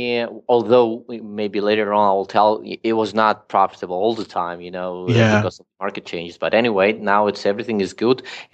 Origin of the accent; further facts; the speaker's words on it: Georgia; English is a second language; also born or lived in Ukraine; now in United States; I'm originally from Georgia, and I mean, I was a refugee myself, and then, you know, I moved before moving to US. I was in Ukraine.